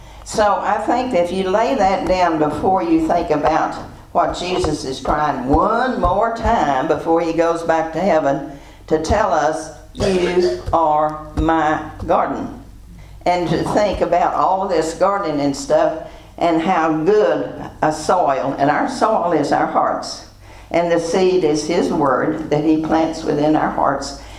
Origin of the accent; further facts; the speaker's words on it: Texas, United States; now in Central Texas, United States; Have you ever tried to grow anything in Central Texas? I came from the High Plains where we probably had 3 feet of dirt.